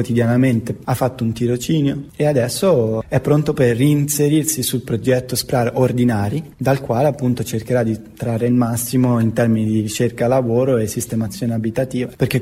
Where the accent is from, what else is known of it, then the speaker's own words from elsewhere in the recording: Ascoli Piceno, Marche, Italy; Cioè, io sono di Ascoli. La mia permanenza ad Ascoli può compromettere qualsiasi percorso di riabilitazione